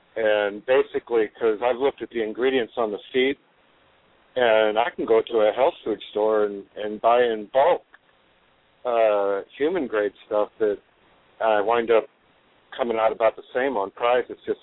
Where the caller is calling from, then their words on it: Texas, United States; Larry, I'm calling from Texas.